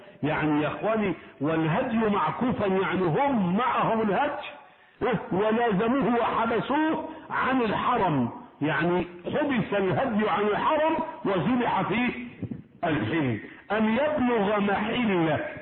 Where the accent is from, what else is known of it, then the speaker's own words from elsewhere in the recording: Sharqia Governorate, Egypt; وعندنا في الشرقية شجرة الناس بترحل اليها